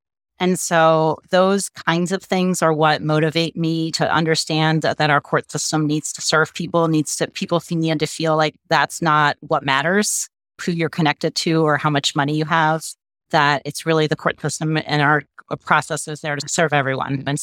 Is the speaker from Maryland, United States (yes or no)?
yes; Maryland, United States; They settled in Maryland. So I grew up in Maryland.